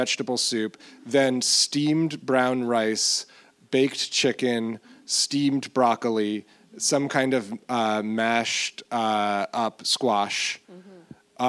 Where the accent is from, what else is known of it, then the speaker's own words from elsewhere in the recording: Washington, District of Columbia, United States; born there; also born or lived in Bethesda; I was born in Washington, D.C., Bethesda, Maryland area.